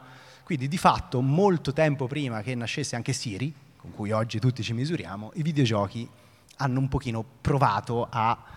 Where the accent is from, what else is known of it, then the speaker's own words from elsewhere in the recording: Tuscany, Italy; ma io sono toscano, c'è anche un po' di spirantizzazione